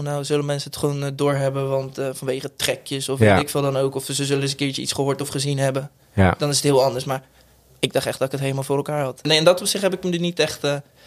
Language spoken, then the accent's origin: Dutch; Spijkenisse, South Holland, Netherlands; die ken ik gewoon van Spijkenissen, waar ik vandaan kwam.